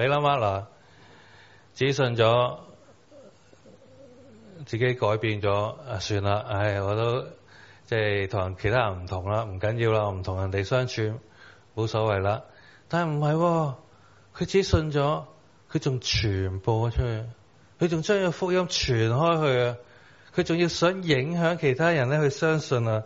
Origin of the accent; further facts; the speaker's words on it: China; 其实咧，我哋中国人咧，其实都冇复活呢个观念噶